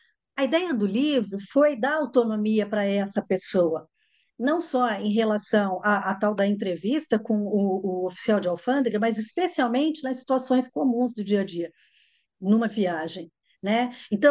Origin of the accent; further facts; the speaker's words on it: Rio de Janeiro, Brazil; eu sou formada pelo IBEL, Instituto Brasil Estados Unidos, no Rio de Janeiro, que foi onde eu cresci, e eu fiz todo o curso lá, e lá era o inglês americano.